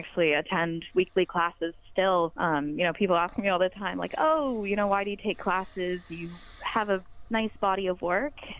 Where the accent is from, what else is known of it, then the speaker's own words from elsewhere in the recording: Midwest, United States; now in Los Angeles, United States; That kind of came again from a little bit from growing up in the Midwest.